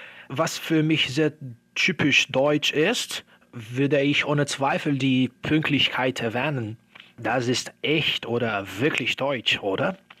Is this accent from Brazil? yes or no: yes; Brazil; German is a second language; ich stamme aus Brasilien. Geboren bin ich am 11. Februar 1994